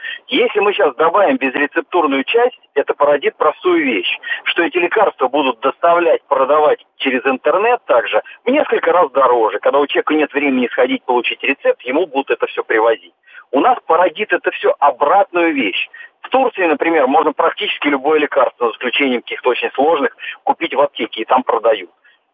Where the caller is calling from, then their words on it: Moscow, Russia; я звоню вам из Москвы.